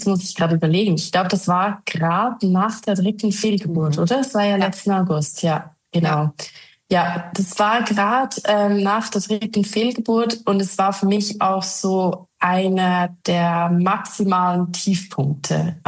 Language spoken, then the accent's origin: German; Switzerland; Ich komme aus der Schweiz.